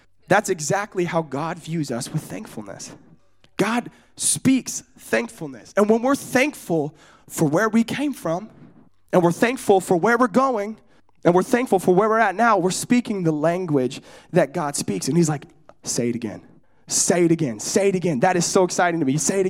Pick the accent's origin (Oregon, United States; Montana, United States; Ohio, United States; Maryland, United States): Oregon, United States; also born or lived in Sacramento, United States; I was born in Sacramento, California. We were raised there for like 4 years, okay? And then we moved to Oregon. But every summer, we were back to California.